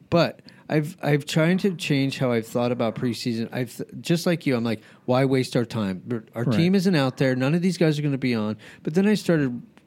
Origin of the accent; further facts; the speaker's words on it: New Mexico, United States; it was just the area I grew up in. I grew up in New Mexico.